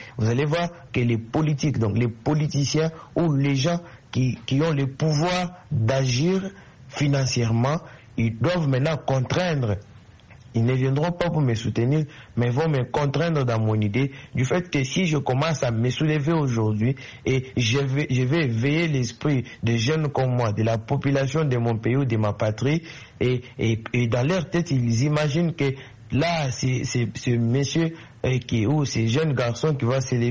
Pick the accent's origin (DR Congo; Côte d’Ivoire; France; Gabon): DR Congo; Je suis africain, je suis congolais.